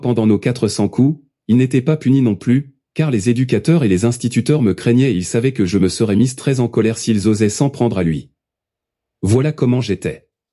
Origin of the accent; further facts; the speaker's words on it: Gap, Provence-Alpes-Côte d'Azur, France; born there; je suis née à Gap dans les Hautes-Alpes en France. J'ai eu une enfance difficile.